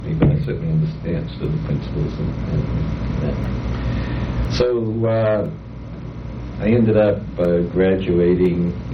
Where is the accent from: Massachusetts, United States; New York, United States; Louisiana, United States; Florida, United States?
Massachusetts, United States; Lowell; And so I grew up in Lowell, which is north of Boston, and went through grammar school and then through high school there in Lowell.